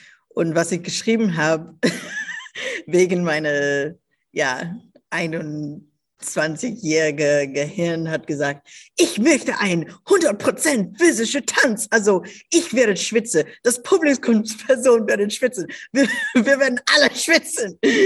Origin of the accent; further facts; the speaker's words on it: Jamaica; German is a second language; also born or lived in United States; now in Berlin, Germany; Ich war nach Berlin umgezogen. Vorher war ich in den USA und vorher in Jamaika, wo ich aufgewachsen bin.